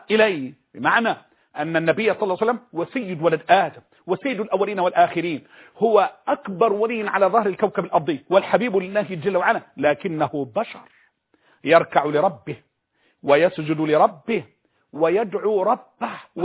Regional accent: Egypt; أنا مصري، انتمائي لبلدي، انتمائي لبلدي.

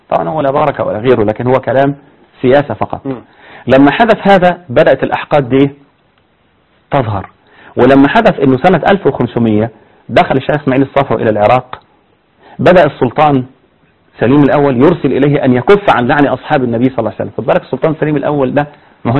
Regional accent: Egypt

